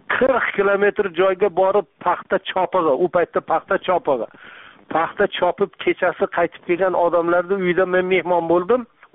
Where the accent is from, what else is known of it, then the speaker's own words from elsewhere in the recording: Jizzakh Region, Uzbekistan; men o'zim tug'ilib o'sgan Jizzax tumanining Malgizor tog' etaklarida o'zim bolaligim o'tgan, o'zim tug'ilgan qishloqlarda